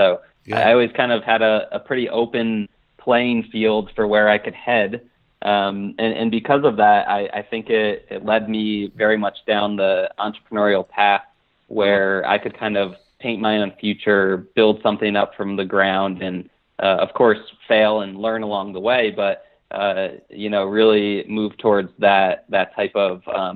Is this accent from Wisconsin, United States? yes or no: no; Albany, New York, United States; moved away as an adult; also born or lived in Connecticut / Orlando, United States; now in Denver, United States; But I'm originally from Albany, New York, which is just upstate New York.